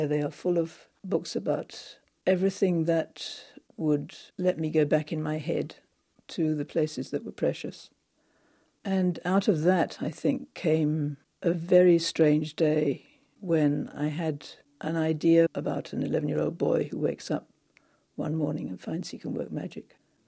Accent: South East England, United Kingdom; Where I grew up in Thames Valley was also flat.

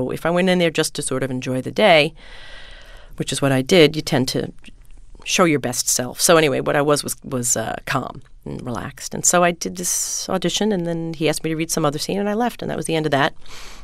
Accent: West Islip, New York, United States; I grew up on the South Shore originally, down in West Islip. And the neighborhood was all kids my age.

